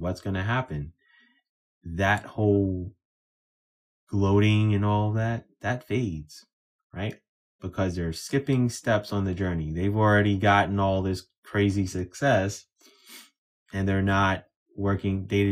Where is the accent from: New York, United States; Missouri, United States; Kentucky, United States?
New York, United States; I'm a New Yorker, so I've seen a lot of great New Yorkers make it to the pinnacle of the pros and the NBA, right?